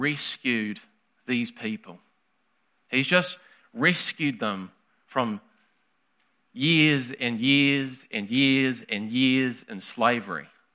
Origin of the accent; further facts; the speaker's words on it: New Zealand; I do this job, and I'm a New Zealander, and also this is my other box, religion.